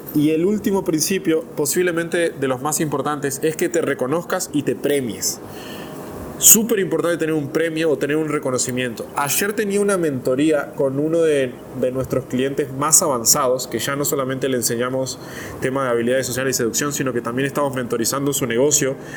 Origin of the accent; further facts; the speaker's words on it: Uruguay; que yo no sabía ni cuando era niño y los veía, en Uruguay no existían